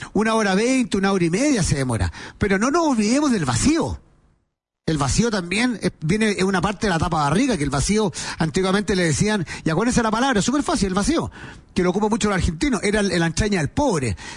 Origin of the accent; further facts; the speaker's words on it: Chile; Uno, que somos súper, el chileno es cómodo, quiere tener todo fácil a la mano